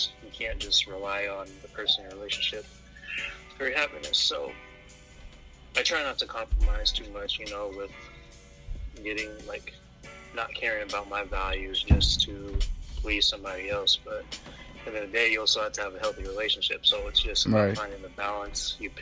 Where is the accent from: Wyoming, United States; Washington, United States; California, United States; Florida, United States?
Washington, United States; Seattle; I'm from Seattle, Washington.